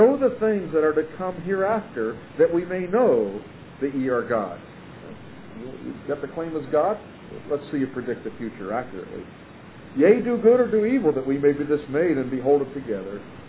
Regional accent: Pittsburgh, Pennsylvania, United States; By the way, I grew up in Pittsburgh, that's all I'll say.

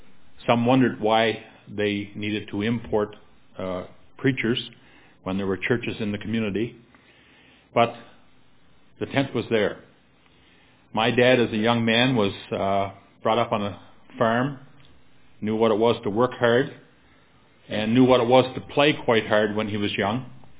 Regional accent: Prince Edward Island, Canada; born there; I was born in Prince Edward Island a few years ago, and my parents were saved when the first gospel tent was erected in that province.

